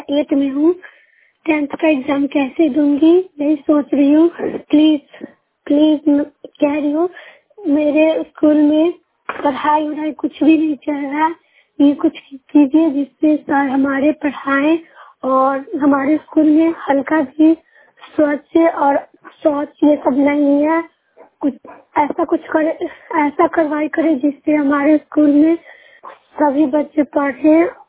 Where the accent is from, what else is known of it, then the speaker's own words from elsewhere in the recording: Kashi Chhapra, Bihar, India; मैं राज्य बिहार से हूँ, मैं जिला मुजफ्फरपुर ब्लॉक मोतीपुर में रहती हूँ। मेरा गांव का नाम है काशी छपरा।